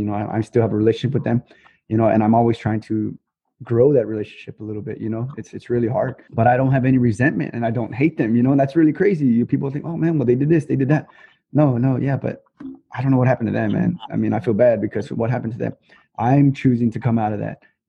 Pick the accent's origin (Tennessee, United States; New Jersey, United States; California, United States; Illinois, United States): Illinois, United States; Chicago; Matthew and I were different because we were raised in Chicago and they were raised here